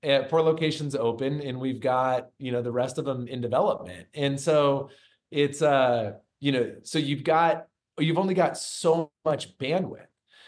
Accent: Springfield, Oregon, United States; I come from a small town. I'm a small town boy myself. And I grew up in Springfield, Oregon.

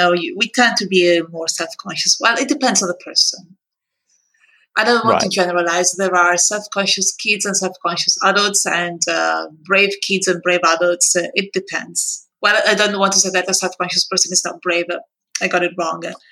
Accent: Italy; English is a second language; now in Spain; I am originally from Italy, currently living in Spain. And I'm an Italian teacher

